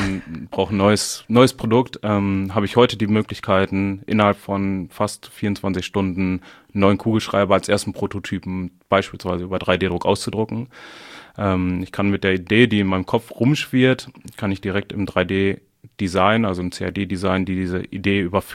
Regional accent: North Rhine-Westphalia, Germany; born there; now in Münsterland, Germany; 32 Jahre alt, komme gebürtig aus dem Port, wohne jetzt seit einigen Jahren im schönen Münsterland

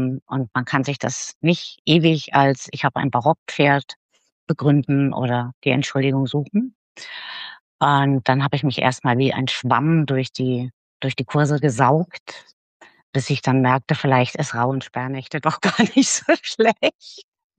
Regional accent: Bavaria, Germany; Und ich bin aus Mittelfranken, in der Nähe vom schönen Nürnberg

